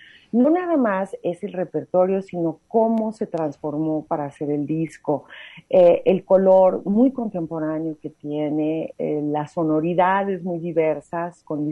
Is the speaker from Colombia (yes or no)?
no; Mexico; nos ha conformado como mexicanos contemporáneos